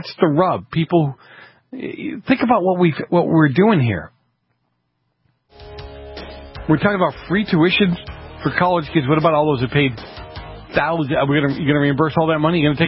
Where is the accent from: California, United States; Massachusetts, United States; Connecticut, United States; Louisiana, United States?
Massachusetts, United States; Boston; Look, when I grew up in Boston, August was the month of feasts.